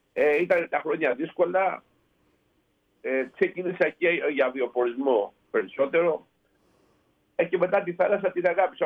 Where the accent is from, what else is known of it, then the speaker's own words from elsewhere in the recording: Aigiali, South Aegean, Greece; Από την Αμοργό είμαι, από την Αιγιάδη της Αμοργός.